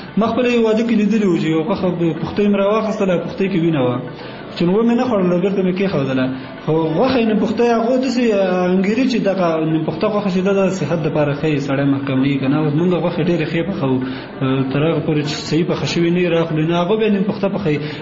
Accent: Kunar, Afghanistan; زه اصلا د کونړ ولایت اوسیدونکی یم. ګوره ما په نورستان کې وخت هم تیر کړی

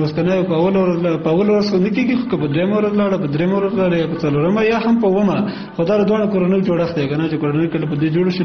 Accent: Kunar, Afghanistan; زه اصلا د کونړ ولایت اوسیدونکی یم

